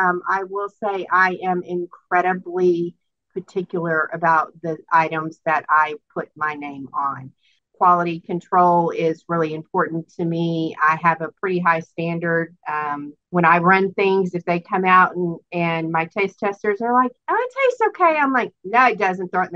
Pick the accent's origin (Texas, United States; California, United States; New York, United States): Texas, United States; Houston; I am from the Houston, Texas area.